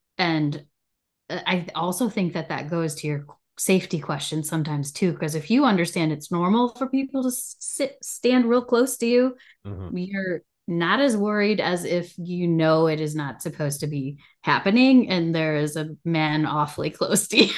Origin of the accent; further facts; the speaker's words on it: United States; And they're inviting me to dinner because I'm an American and helped save them.